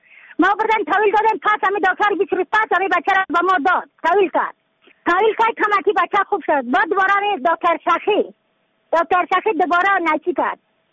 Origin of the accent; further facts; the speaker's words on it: Badakhshan, Afghanistan; از بدخشان هستم، مرکز بدخشان، ولسوالی اکل پایان، قیره وینگ